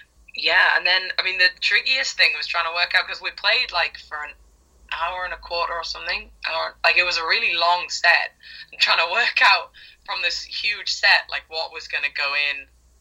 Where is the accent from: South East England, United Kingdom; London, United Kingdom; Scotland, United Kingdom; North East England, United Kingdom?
North East England, United Kingdom; Newcastle; I played a big packed out headline show in Newcastle, like my hometown audience, and it was absolutely lush.